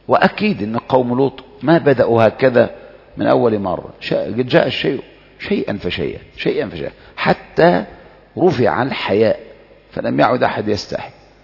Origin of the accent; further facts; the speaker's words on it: Egypt; حتى كان في هذا العصر 100 سنة ثورة هدى شعراوي عندنا في مصر وكذا